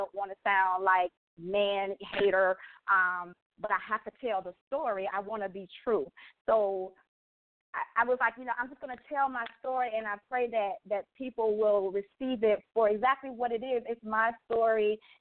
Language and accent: English; Georgia, United States; also born or lived in Chicago / New York; now in Los Angeles, United States; I'm from Georgia, and so growing up in the South, you know, we're taught that if you go to therapy or counseling, you're crazy, crazy people.